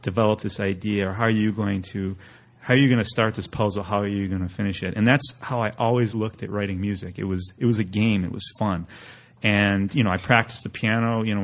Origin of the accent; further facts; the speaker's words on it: Chicago, Illinois, United States; when I was very young, I lived, you know, on the north side of the city, and then I went to school in the suburbs, north suburbs, and then I went to DePaul and moved back to the city basically at age 20.